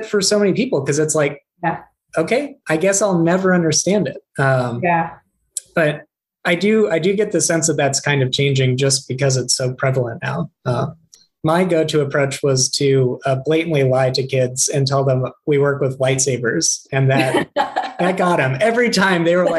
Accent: Tucson, Arizona, United States; I grew up in Tucson. I didn't know optics was a thing until freshman year.

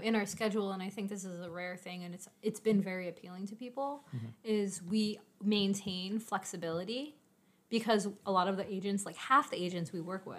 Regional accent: New York, United States; So, but I'm a New Yorker.

